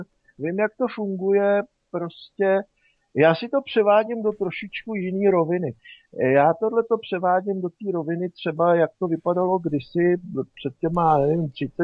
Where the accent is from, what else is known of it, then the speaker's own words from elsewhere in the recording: Plzeň, Plzeň Region, Czechia; Jo, předměstí Plzně je